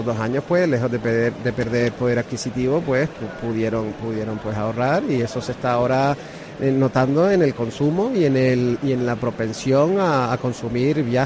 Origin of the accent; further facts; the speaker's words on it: Canary Islands, Spain; los canarios y las vacaciones que los canarios compramos